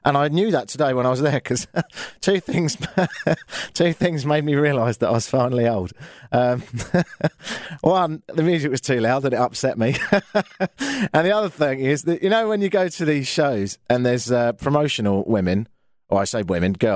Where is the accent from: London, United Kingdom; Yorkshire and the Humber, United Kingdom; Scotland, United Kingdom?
London, United Kingdom; moved away as an adult; also born or lived in Ottawa; now in Toronto, Canada; I'm from London, which is in the United Kingdom